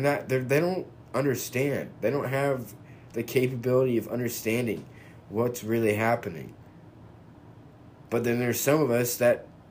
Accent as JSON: {"language": "English", "country": "United States", "said": "for me, personally, as an American."}